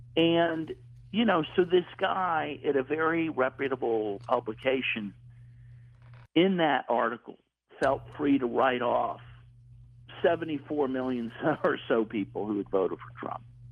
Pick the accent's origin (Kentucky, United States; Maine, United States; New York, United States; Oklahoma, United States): Kentucky, United States; Louisville; born there; By the way, I'm a Kentucky boy myself. I was born in Louisville, Kentucky.